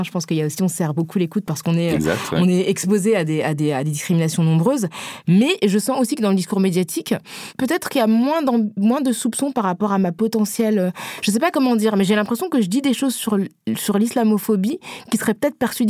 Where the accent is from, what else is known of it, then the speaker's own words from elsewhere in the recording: Senegal; moi je suis originaire du Sénégal